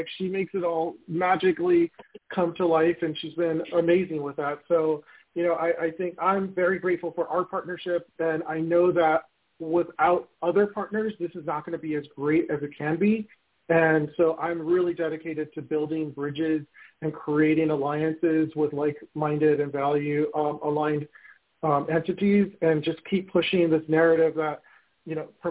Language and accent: English; Los Angeles, California, United States; I grew up in South Central LA. I worked my way from the bottom with an internship opportunity that was given to underprivileged kids in LA to work at Sony Pictures.